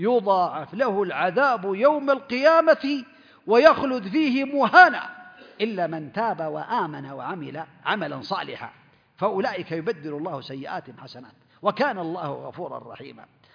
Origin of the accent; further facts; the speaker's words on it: Saudi Arabia; عندنا في المملكة العربية السعودية عنده تأشيرة دخول